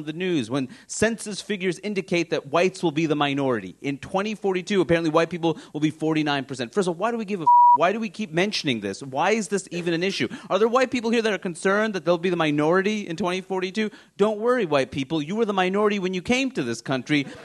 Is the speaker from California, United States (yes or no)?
no; Queens, New York, United States; because I grew up in Queens. I grew up in New York.